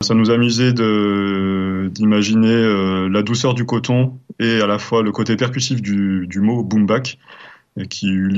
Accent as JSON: {"language": "French", "region": "Provence-Alpes-Côte d'Azur", "country": "France", "said": "j'ai commencé à jouer les musiques traditionnelles d'abord de la région d'où je viens, donc des Alpes du Sud."}